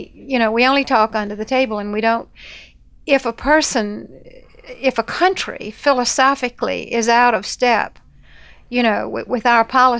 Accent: United States; Well, I did begin just by going, and I am an American.

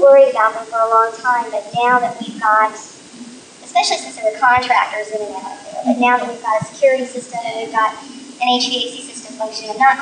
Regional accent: Kansas City, Missouri, United States; I did my internship at Harry S. Truman in Kansas City. I'm originally from Kansas City.

